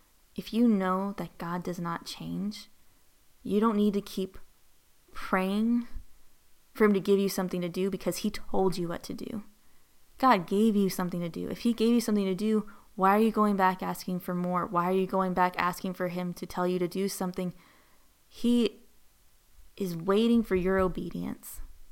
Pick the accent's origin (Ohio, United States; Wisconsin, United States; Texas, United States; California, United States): Texas, United States; I came from Texas. Human trafficking looks different in Texas than it looks in other parts of the U.S.